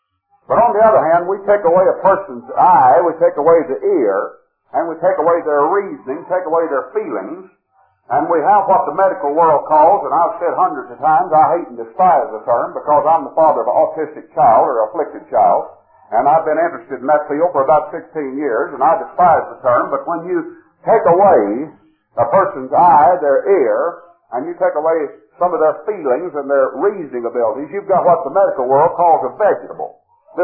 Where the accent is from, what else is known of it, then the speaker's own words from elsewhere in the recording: Texas, United States; Being a Texan and a preacher, I've caught two-thirds of it.